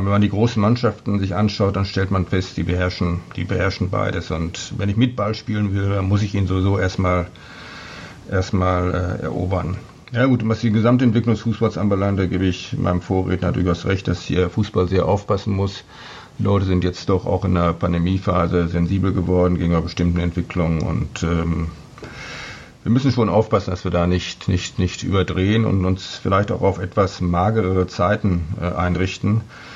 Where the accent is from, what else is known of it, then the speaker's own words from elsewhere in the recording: Kamen, North Rhine-Westphalia, Germany; Ich bin in der Nähe von Dortmund aufgewachsen, in Kamen. Die meisten nur durch die Verkehrsnachrichten bekannt.